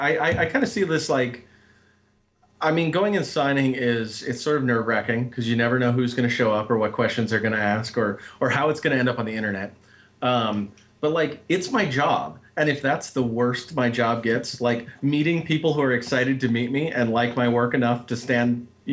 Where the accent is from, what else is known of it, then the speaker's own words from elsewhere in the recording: Montana, United States; I grew up in Montana, which is kind of at the other end of the spectrum, very much do it yourself.